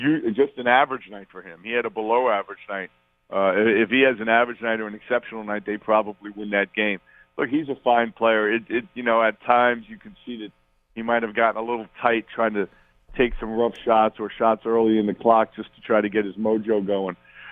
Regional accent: Queens, New York, United States; So, I think, look, I'm born and raised in Queens. I was sneaking into St. John's games when I was 10 years old.

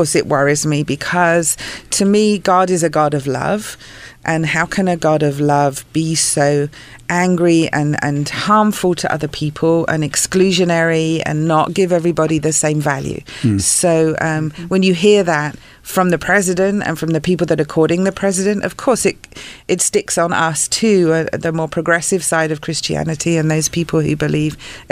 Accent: England, United Kingdom; now in United States; I grew up in England.

